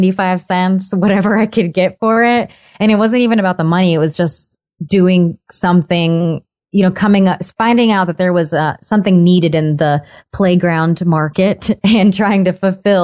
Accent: West Virginia, United States; So I'm from West Virginia. So I launched with West Virginia University and Marshall University, which is our other state school.

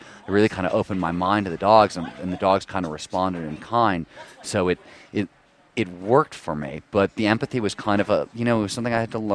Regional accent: Midwest, United States; I was raised in the Midwest where, you know, a man is king of his castle

